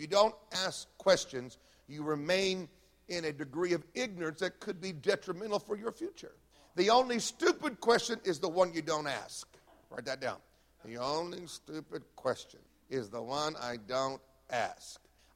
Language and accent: English; the Carolinas, United States; grew up on the farms. My cousin raises 50,000 chickens at a time. You probably ate some of them. So we come from the Carolinas, okay?